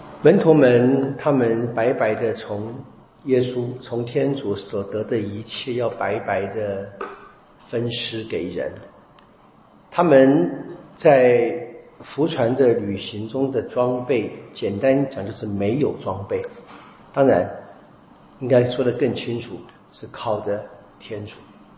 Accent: China; 我们中国人有那个话啊，说读圣贤书所学何事啊

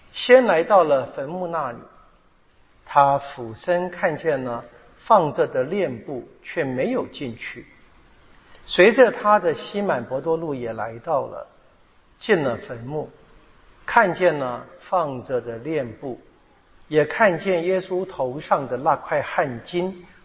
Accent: Taiwan; 我们台湾人的共同的缺点吧

